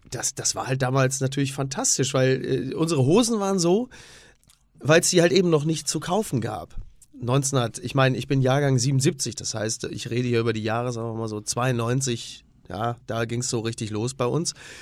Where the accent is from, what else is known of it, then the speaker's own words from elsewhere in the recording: Castrop-Rauxel, North Rhine-Westphalia, Germany; ich komme ja aus dem Ruhrgebiet, also Castrop-Rauxel, da hast du drumrum Herne, Oberhausen und so.